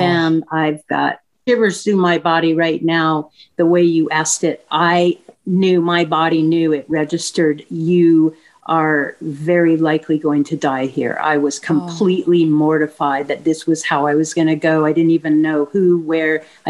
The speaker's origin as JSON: {"language": "English", "town": "San Diego", "region": "California", "country": "United States", "said": "Yes, actually, I was originally from San Diego and had moved up to Santa Barbara in January of that year."}